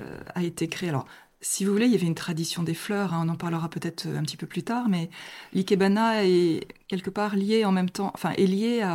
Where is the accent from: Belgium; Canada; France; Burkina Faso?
France; Tours, Centre-Val de Loire; born there; comme je l'ai dit tout à l'heure, je suis née à Tours.